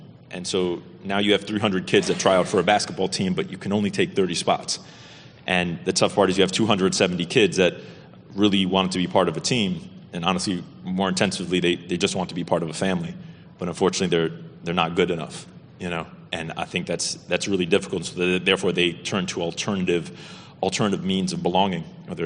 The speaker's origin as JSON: {"language": "English", "town": "Union City", "country": "United States", "tie": "born or raised there", "said": "Grew up just up on the hill, Union City, and was a privileged to be able to play basketball starting in high school"}